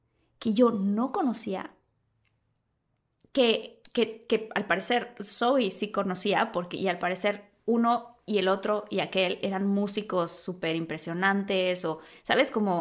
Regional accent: Tabasco, Mexico; Yo soy de Tabasco, pero ¿qué importa?

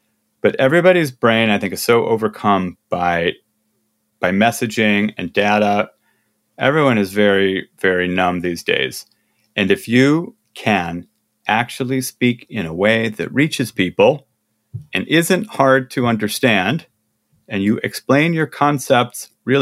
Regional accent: Midwest, United States; I'm from the Midwest. We don't do that.

